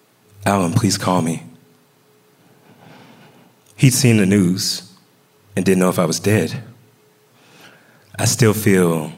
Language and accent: English; the South, United States; I'd never experienced from Wayne the type of racism that I'd experienced growing up in the South.